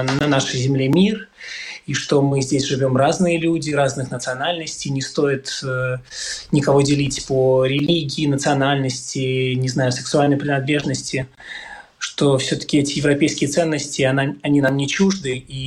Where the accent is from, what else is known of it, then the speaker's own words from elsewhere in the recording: Ukraine; moved away as an adult; also born or lived in Russia; now in Latvia; Да, школа у меня была украинская, а в институте я учился в России, потом вернулся сюда, обратно в Латвию.